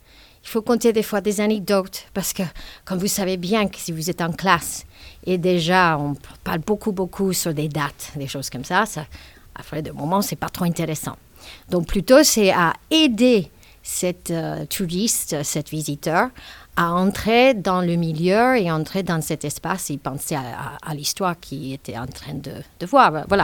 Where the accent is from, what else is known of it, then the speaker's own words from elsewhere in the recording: United States; comme je suis américaine